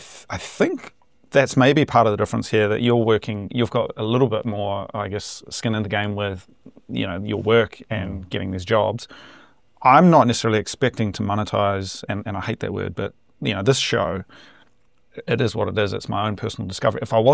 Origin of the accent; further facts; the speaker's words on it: New Zealand; Everyone thinks we're from Australia. People have asked me, are you from England?